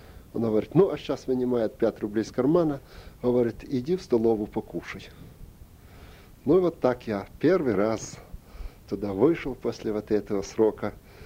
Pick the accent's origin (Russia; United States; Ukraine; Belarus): Ukraine; она стала спрашивать, откуда, говорит, я сказал, что с Украины.